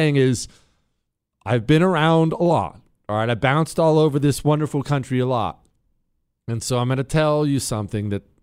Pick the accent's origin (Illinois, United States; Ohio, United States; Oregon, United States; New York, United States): Ohio, United States; born there; also born or lived in Montana / California / Arizona / Texas; I remember I was born in Ohio. We would cross the country when my dad was looking for work and ended up moving out west to Montana.